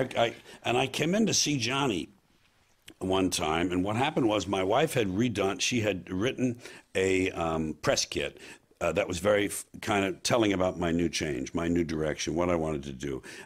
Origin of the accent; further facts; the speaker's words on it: New York, United States; I talked about being a Catholic, being a school kid, being a New Yorker, and the things that had affected me